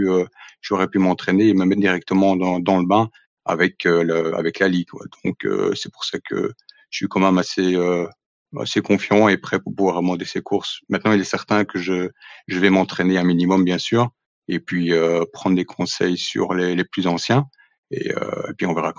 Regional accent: Belgium; déjà à la base, je suis belge, donc je suis dans les quelques Belges qu'il y a dans le groupe IFRN.

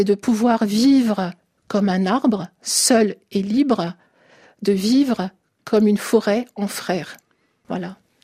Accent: Turkey; En fait, quand on vous demande d'où vous venez, que vous dites que vous êtes turc, on vous renvoie toujours à la figure, le génocide des Arméniens

